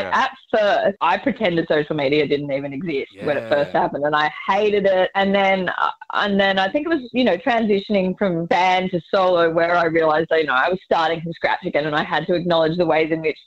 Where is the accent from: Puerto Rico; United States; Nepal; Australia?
Australia; Byron Bay, New South Wales; I know, I grew up in Byron. I always used to kind of hate it.